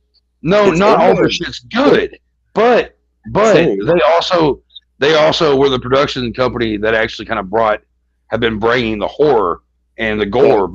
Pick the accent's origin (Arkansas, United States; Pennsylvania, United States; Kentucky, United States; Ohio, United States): Kentucky, United States; You wouldn't think I was from Kentucky, though, in a lot of ways.